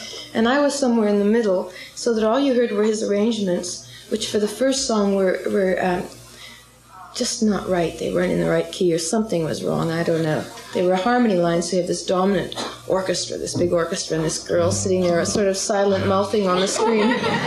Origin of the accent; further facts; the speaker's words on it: Saskatoon, Saskatchewan, Canada; no, actually, I'm from Saskatoon, Saskatchewan.